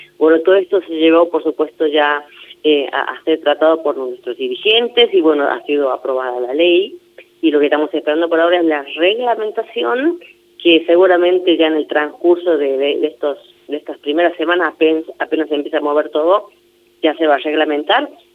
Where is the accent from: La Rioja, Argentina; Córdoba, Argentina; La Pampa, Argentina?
La Rioja, Argentina; Me da mucho orgullo decir como riojana